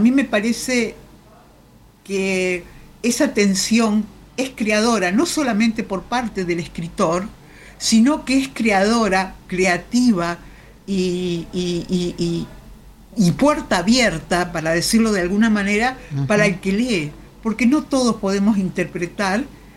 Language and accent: Spanish; Paraná, Entre Ríos, Argentina; born there; also born or lived in Buenos Aires; now in Baradero, Argentina; Yo nací en Paraná, uh-huh. llegué muy jovencita a Buenos Aires, estudié, trabajé toda mi vida, me jubilé en Buenos Aires uh-huh. y ahora resido en Baradero, que es como la otra orilla del lado del Paraná.